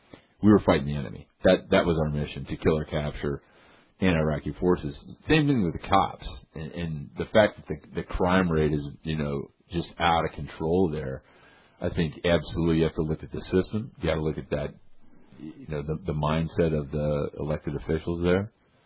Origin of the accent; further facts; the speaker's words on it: Illinois, United States; that Illinois being my home state